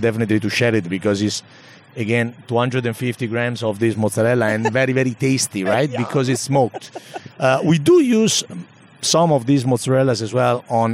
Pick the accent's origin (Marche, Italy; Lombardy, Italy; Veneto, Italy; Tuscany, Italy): Veneto, Italy; Treviso; English is a second language; Northeast, Treviso.